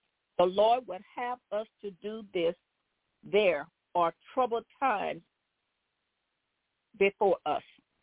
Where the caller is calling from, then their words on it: Baton Rouge, Louisiana, United States; I'm calling from Baton Rouge, Louisiana.